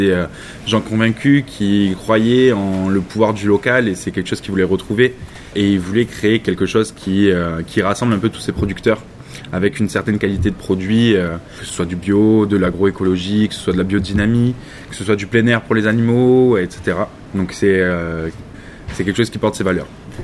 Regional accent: Nîmes, Occitanie, France; now in Saint-Jean-de-Védas, France; j'ai 23 ans. Je suis originaire de Nîmes. J'habite maintenant à Saint-Jean-de-Védas. J'ai fait mes études sur Nîmes, j'ai un peu vécu toute ma vie sur Nîmes.

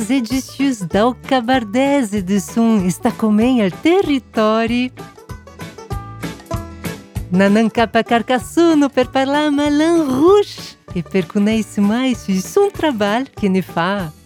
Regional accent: Brazil; French is a second language; moved away; j'ai étudié le canal de Medjoun quand j'étais petite au Brésil.

